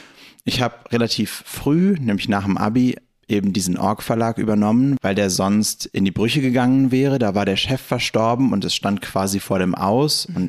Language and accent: German; Berlin, Germany; Ich bin ein Berliner Kind. Das heißt, ich bin im Süden von Berlin aufgewachsen, in Lankwitz, bin dann zur Schule gegangen nach Neukölln, habe sofort nach dem Abi gesagt, okay, nichts hält mich mehr in Lankwitz, ich ziehe nach Kreuzberg, wo ich bis heute wohne.